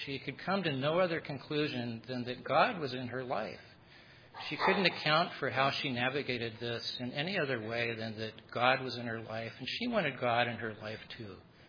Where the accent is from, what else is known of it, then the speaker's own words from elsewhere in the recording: California, United States; I grew up in the Bay Area down the peninsula.